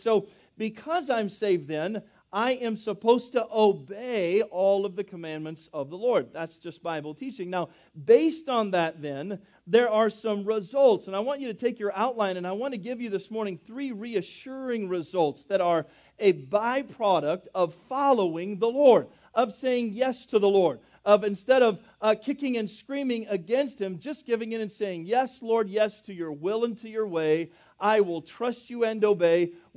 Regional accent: United States; because I'm a Baptist or because I'm a … or because I'm white or because I'm an American.

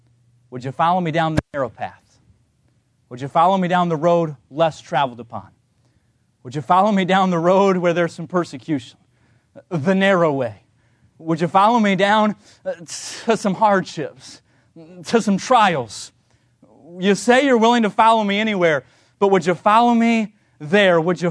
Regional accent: Lancaster, California, United States; I mentioned in the Sunday school hour that I grew up in Lancaster, California. My dad moved our family there when I was just 5 years old.

